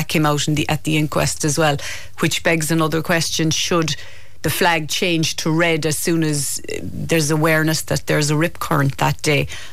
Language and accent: English; Ballybunion, Munster, Ireland; I grew up in Ballybunion by the sea.